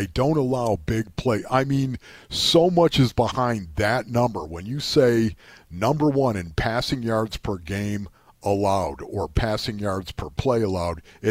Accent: Orchard Park, New York, United States; I grew up in Orchard Park, Paulie, as you well know

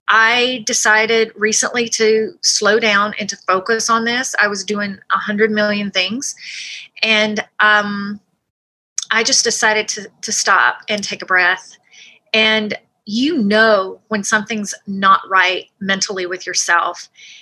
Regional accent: United States; I mean, she lives in Canada, I'm from the States, and you know, I did get her to drink sweet tea.

